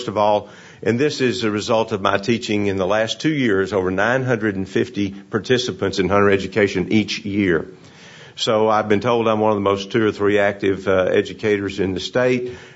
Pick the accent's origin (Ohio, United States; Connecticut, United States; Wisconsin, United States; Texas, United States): Texas, United States; I grew up in Northeast Texas, still there.